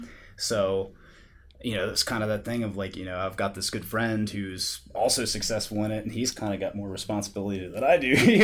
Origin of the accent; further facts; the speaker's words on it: United States; I'm originally from Fulton County, which for those of us from Fulton County, there's a lot of pride wrapped up in that little statement.